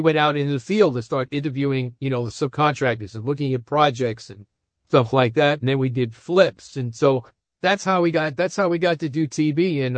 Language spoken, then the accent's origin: English; New York, United States; also born or lived in Chicago / Boston; when I grew up in New York and lived in Chicago and Boston.